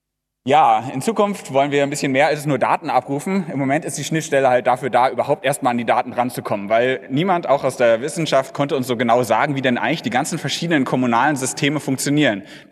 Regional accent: North Rhine-Westphalia, Germany; Ich komme aus dem Ruhrgebiet, da haben wir ganz viele verschiedene Städte

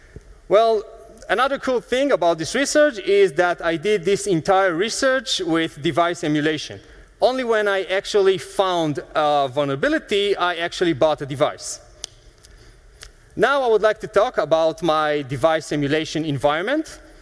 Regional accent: Tel Aviv, Tel Aviv District, Israel; English is a second language; I'm from Tel Aviv, Israel.

